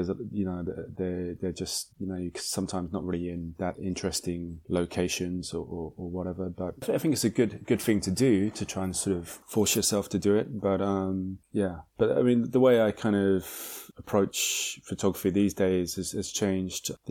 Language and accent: English; England, United Kingdom; now in Japan; So I'm from England, and I moved to Japan about 15 years ago.